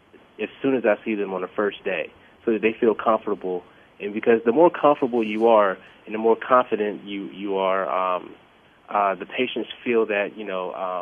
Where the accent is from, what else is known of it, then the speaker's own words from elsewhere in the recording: Atlanta, Georgia, United States; because I've worked, in hospitals, and I'm from Atlanta, so I've worked in hospitals in an underserved community in Atlanta